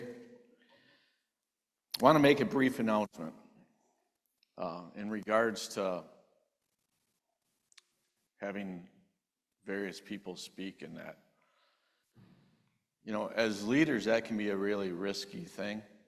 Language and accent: English; Kenosha, Wisconsin, United States; I was born in Kenosha, been here most of my life.